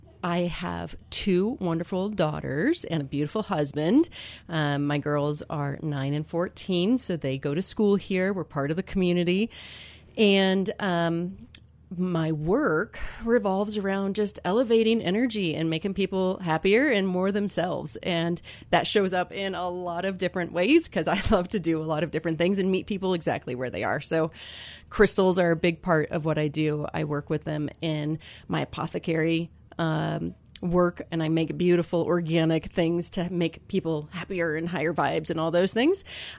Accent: Grand Island, Nebraska, United States; So I was born and raised in Grand Island, Nebraska, like the center of the country.

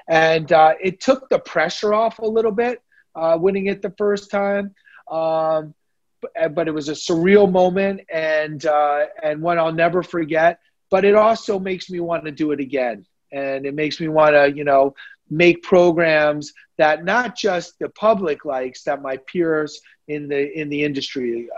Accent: New York City, New York, United States; And of course I was brought up in New York City

